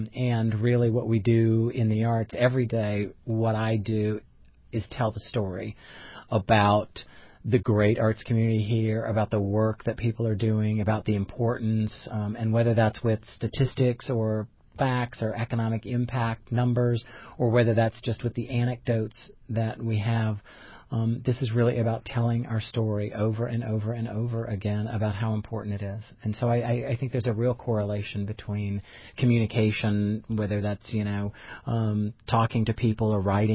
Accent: Indianapolis, Indiana, United States; actually I grew up in the Indianapolis public school system.

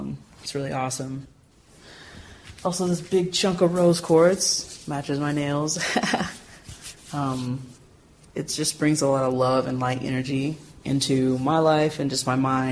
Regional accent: Indianapolis, Indiana, United States; I'm from Indianapolis, and my grandmother moved here in the 50s.

